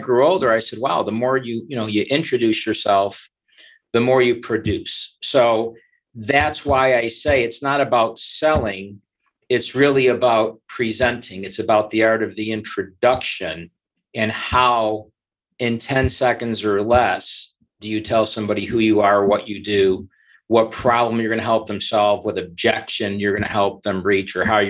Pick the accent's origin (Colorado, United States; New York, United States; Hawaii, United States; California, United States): New York, United States; Buffalo; growing up in Buffalo, New York, as a kid, you could cut lawns and, you know, shovel driveways and rake leaves